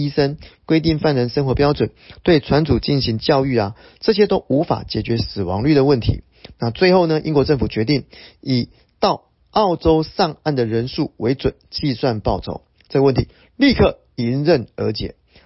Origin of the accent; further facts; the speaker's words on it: Miaoli County, Taiwan; 谢谢，我是苗栗人，可以跟你认识一下吗？